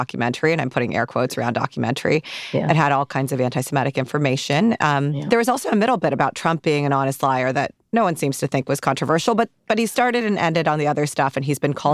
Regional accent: United States; I'm Muslim. I'm American, but I didn't grow up here. And when I moved back to the country, it was around September 11th.

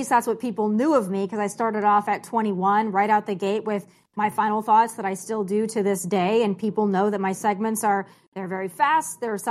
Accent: South Dakota, United States; I have lived a lot of places, but I'm born and raised in South Dakota. So there's only so much South Dakota that you can get out of me.

